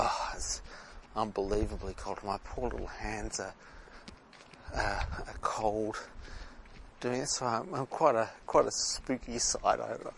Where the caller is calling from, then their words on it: Sydney, New South Wales, Australia; I'm broadcasting from Australia, Sydney, Australia, and generally we're called subtropical.